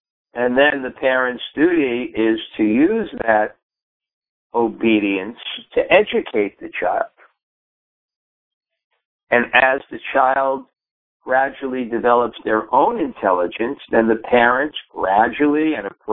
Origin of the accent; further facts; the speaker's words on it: New York, United States; I appreciate that there was some guidance from a higher perspective than my own growing up in New York.